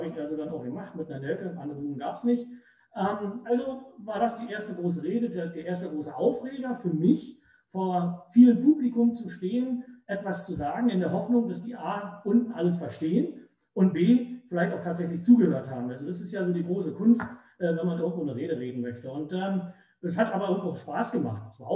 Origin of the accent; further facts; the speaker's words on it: Ludwigsfelde, Brandenburg, Germany; das Ganze in Ludwigsfelde. Und das heißt also, ich bin im Prinzip von 1970 bis heute nur für 7 Jahre aus meiner Heimatstadt richtig weggekommen, nämlich zur Lehre und zur Armee.